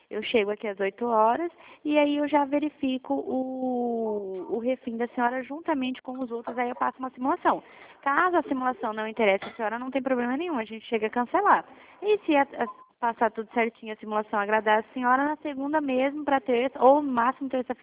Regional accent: Dourados, Mato Grosso do Sul, Brazil; Eu sou de Dourado

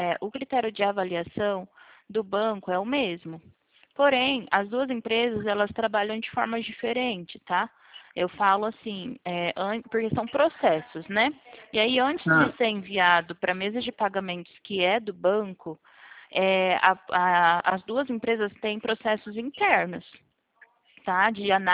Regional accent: Presidente Prudente, São Paulo, Brazil; Eu sou de Prudente.

